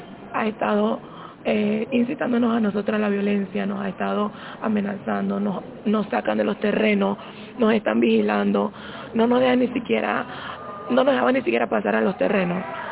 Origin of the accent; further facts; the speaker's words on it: Panama; también somos panameños y tenemos derecho a tener una vivienda digna.